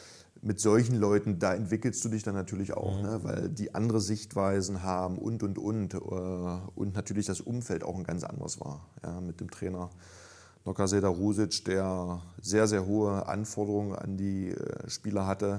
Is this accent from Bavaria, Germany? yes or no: no; Magdeburg, Saxony-Anhalt, Germany; born there; gebürtiger Magdeburger, Traum leben dürfen, Familie ist vor Ort